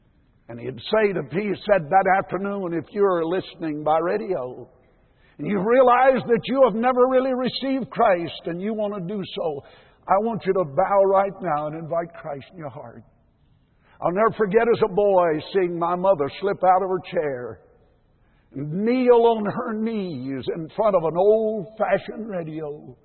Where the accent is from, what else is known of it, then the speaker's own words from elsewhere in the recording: Highlands, North Carolina, United States; born there; I was born in 1934 in Highlands, North Carolina.